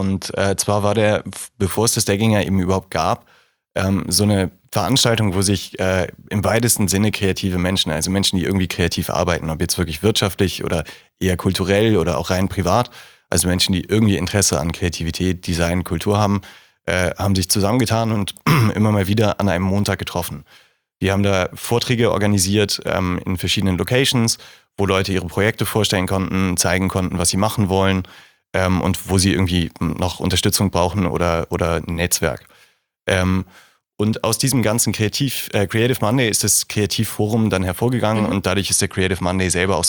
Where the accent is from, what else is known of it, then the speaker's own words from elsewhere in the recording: Hamburg, Germany; Also ja, Hamburg ist eine wunderschöne Stadt und meine Heimat